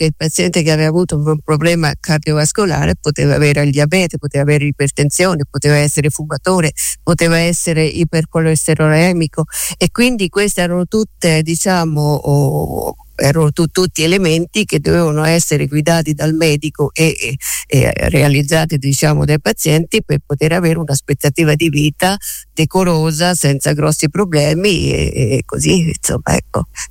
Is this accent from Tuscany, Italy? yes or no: no; Gualdo Tadino, Umbria, Italy; più che gualdese doc, sono di Palazzo Mancinelli, quindi di una frazione di Gualdo.